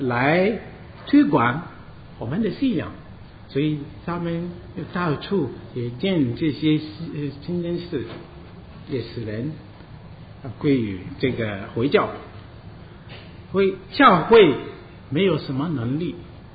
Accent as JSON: {"language": "Chinese", "country": "Togo", "tie": "born or raised there", "said": "这是我的国家多哥，这个国家，看，这是我的家乡，很小的"}